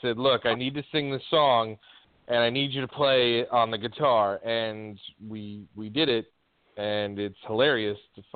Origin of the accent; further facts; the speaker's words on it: New Jersey, United States; And I'm like, "Lady, I'm from Jersey."